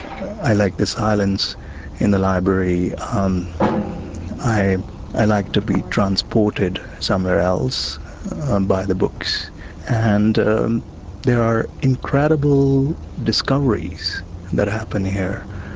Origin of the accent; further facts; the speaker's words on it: India; when I was growing up in India, those were the conditions. I grew up with many languages in the background.